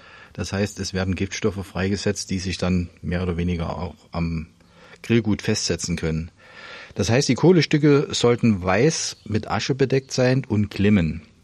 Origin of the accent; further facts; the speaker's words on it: Thuringia, Germany; Ja, ich bin ja als Thüringer so ein bisschen Bratwurst sozialisiert.